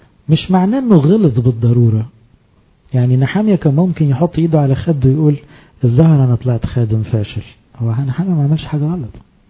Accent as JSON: {"language": "Arabic", "country": "Egypt", "said": "احنا برضو عندنا كمصريين"}